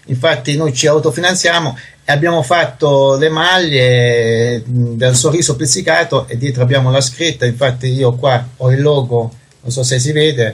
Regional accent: Barletta, Apulia, Italy; now in Fano, Italy; Io sono pugliese, ovviamente, e sono di Barletta

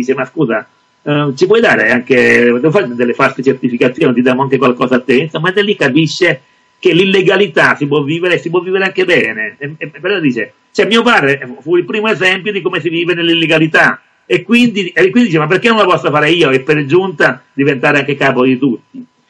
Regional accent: Avellino, Campania, Italy; Di origini campane, io sono di Avellino, però voglio dire a chi ha scritto che Avellino, io sono al confine con la Basilicata

